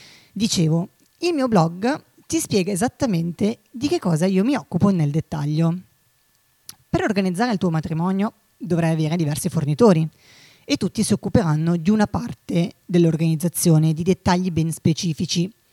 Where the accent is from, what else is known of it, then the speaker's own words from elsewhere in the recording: Como, Lombardy, Italy; now in Milan, Italy; Sono originaria di Como, ma da oltre 15 anni vivo a Milano